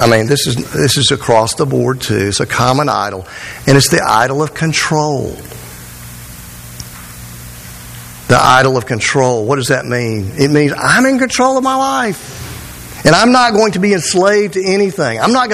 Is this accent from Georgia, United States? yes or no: yes; Georgia, United States; also born or lived in Louisiana; But I was born in Louisiana. I grew up in Georgia.